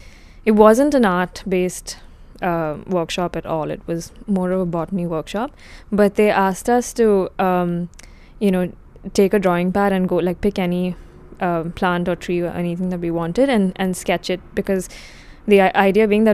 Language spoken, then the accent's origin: English; India; I grew up in India, and we were a former British colony, and a lot of the books that we read were from England rather than from India